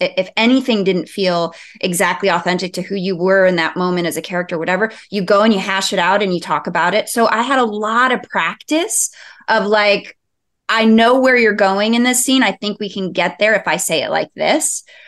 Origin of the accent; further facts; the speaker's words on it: Long Island, New York, United States; No, New York. I grew up on Long Island.